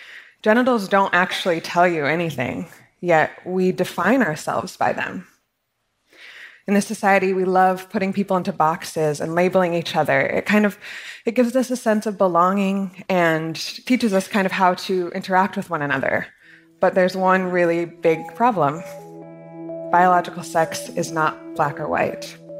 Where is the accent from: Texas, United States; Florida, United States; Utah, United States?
Utah, United States; born or raised there